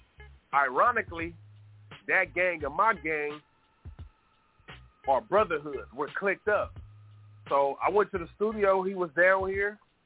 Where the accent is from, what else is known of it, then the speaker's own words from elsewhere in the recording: Los Angeles, California, United States; Like, I'm from California, my nigga. I'm a Crip from L.A.